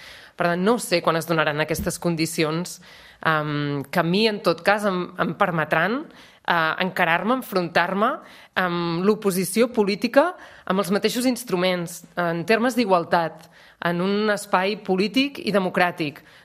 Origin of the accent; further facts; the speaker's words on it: Vic, Catalonia, Spain; Però a mi em recorda Vic, perquè jo sóc de Vic i Vic és una ciutat freda també i amb molta boira.